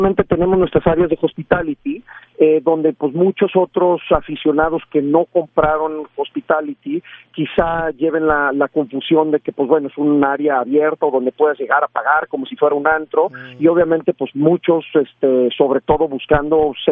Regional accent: Mexico; lo que sí es una realidad es que los más notorios somos los mexicanos, sin duda.

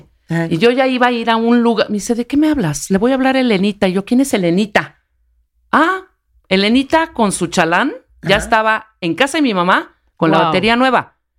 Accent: Chiapas, Mexico; en nuestro lugar de nacimiento, en mi pueblo, en Chiapas

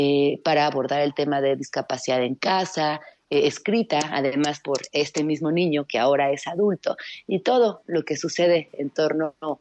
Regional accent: Chiapas, Mexico; Estamos en San Cristóbal. Y nos vamos a Comitán en unas horas, así que pues feliz de estar por acá, por mi tierra, visitando a la familia

